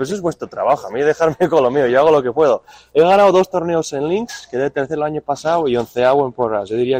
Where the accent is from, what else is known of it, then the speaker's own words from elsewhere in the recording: Spain; Como español